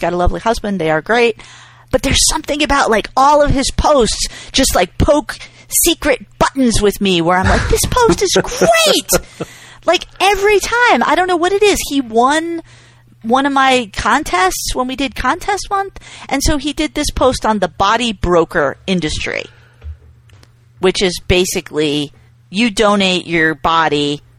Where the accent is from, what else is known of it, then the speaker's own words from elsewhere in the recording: New England, United States; like, I'm from New England. It's weird.